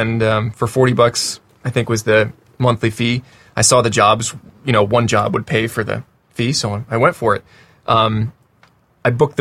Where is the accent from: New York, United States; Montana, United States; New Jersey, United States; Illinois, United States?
New Jersey, United States; moved away as an adult; I am from Jersey.